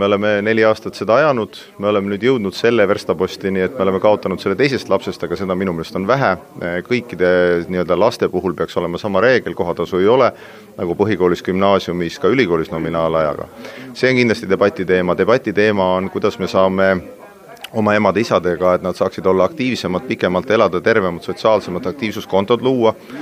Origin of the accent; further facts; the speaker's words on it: Tallinn, Harju County, Estonia; kui me võrdleme näiteks kahte linna, minu kodulinna Tallinnat ja võrdleme Tartut